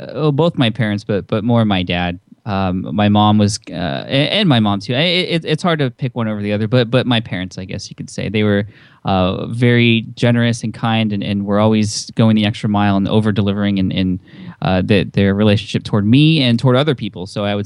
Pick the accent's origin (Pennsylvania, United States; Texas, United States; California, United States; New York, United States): California, United States; San Diego; also born or lived in Connecticut; I was born on the East Coast in Connecticut, actually. A lot of people don't know that. But I came to San Diego when I was about six and was there until I went to college and came back after college.